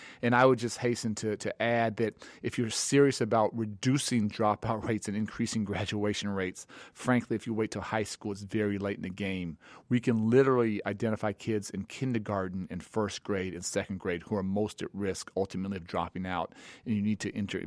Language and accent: English; Chicago, Illinois, United States; whether it's, you know, Philly or, you know, my hometown of Chicago